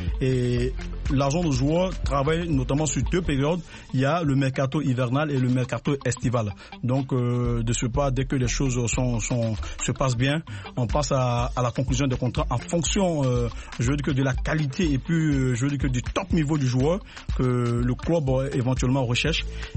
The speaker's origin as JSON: {"language": "French", "region": "Abidjan", "country": "Côte d’Ivoire", "tie": "born or raised there", "said": "Nous sommes issus de la Côte d'Ivoire, d'un pays africain, et notamment d'Abidjan. Je suis natif du quartier qu'on appelle Atekoubé."}